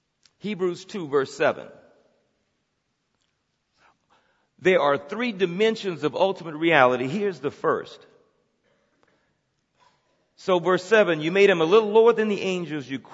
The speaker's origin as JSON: {"language": "English", "region": "Texas", "country": "United States", "tie": "born or raised there", "said": "I grew up down in Texas, right around the coast down there."}